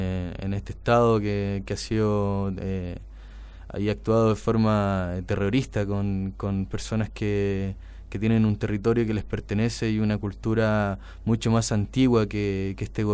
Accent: Mendoza, Argentina; now in Santiago, Chile; cuando yo llegué a Santiago de Chile, porque yo me crié en Mendoza, Argentina, donde aprendí el sonido y la música

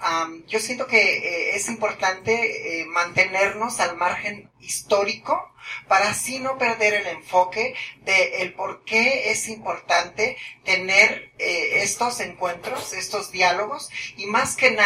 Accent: Mexico; moved away; en el 79 me fui de México. Me fui de México porque a todas mis amiguitas las rapaban y las encerraban por 15 días en la cárcel

